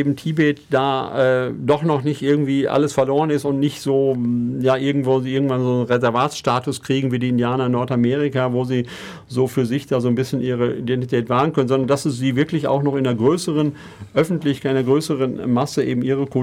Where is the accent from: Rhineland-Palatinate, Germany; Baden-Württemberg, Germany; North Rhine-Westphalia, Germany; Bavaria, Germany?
Baden-Württemberg, Germany; Tübingen; ich bin nicht selber aus Ulm, ich bin aus Tübingen, ist nicht so weit weg